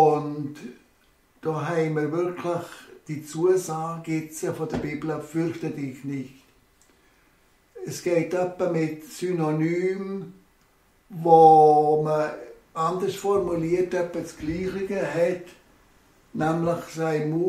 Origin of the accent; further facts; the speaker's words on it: Switzerland; wir als Schweizer sind so stolz auf all die Freiheiten, die wir dürfen haben, die uns unsere Vorväter haben erkämpft und haben errungen.